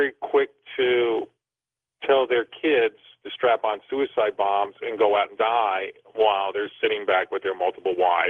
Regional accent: New Jersey, United States; Hey, I grew up in New Jersey.

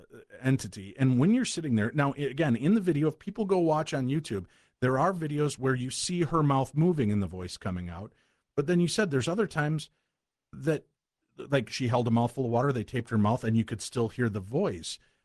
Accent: United States; because growing up in the United States, and I'm not sure how prevalent it was for you

